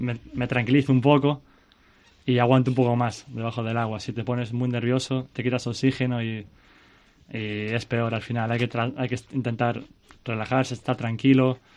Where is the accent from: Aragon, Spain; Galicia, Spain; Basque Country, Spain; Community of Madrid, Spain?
Galicia, Spain; A Coruña; yo nací en Coruña, vivía enfrente a la playa